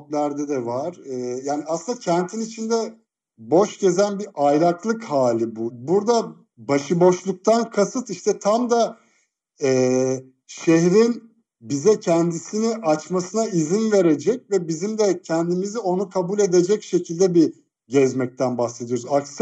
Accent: Eskişehir, Turkey; born there; Ben Eskişehir doğumluyum mesela.

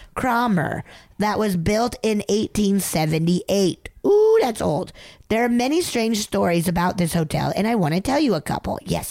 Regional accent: England, United Kingdom; moved away as an adult; now in Malmö, Sweden; I am English, but I've been living in Malmö in Sweden for about 10 years now

